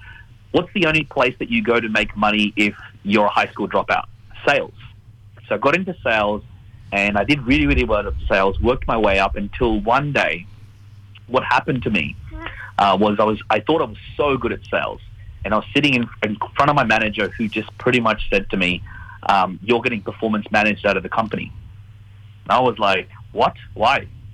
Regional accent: India; And, you know, during that time, I got teased for being Indian because there was no other Indians around.

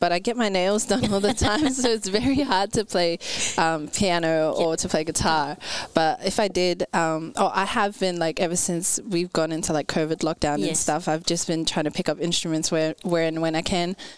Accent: Granville, New South Wales, Australia; Yeah, I was born and raised in Granville. I live about 5 minutes from here

